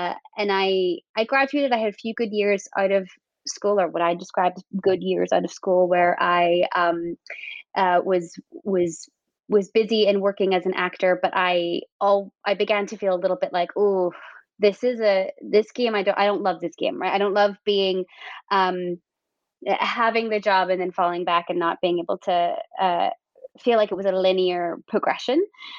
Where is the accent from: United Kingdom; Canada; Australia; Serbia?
United Kingdom; Northern Ireland; now in New York City, United States; I am a casting director in New York. I'm also the casting specialist at Backstage LLC. I am originally from Northern Ireland.